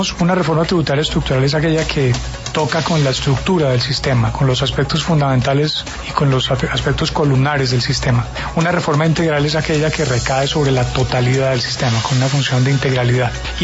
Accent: Colombia

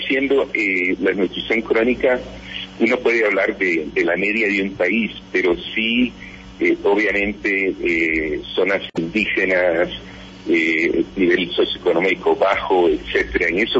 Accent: Honduras; now in Atlanta, United States; Soy hondureño, aunque salí de Honduras hace muchísimo, muchísimo tiempo.

